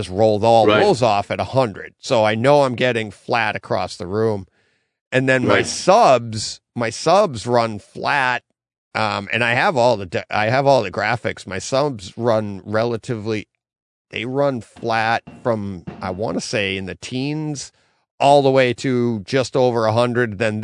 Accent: Franklin, Massachusetts, United States; now in Douglas, United States; I grew up in Franklin.

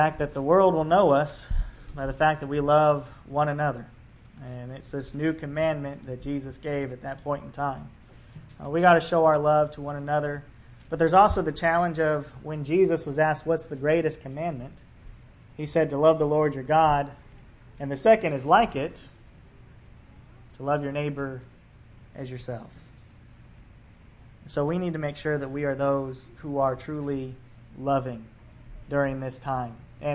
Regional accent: California, United States; also born or lived in Colorado; and of course, I'm from California, and then we lived in Colorado, and hurricanes and tornadoes were just nothing we've ever had to worry about.

